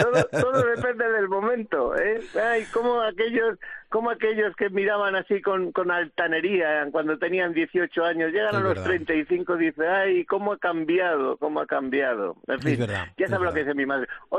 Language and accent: Spanish; Navarredonda de Gredos, Castile and León, Spain; me gustaría hablar, por ejemplo, del de mi tierra. En un pueblecito que se llama Navarredonda de Gredos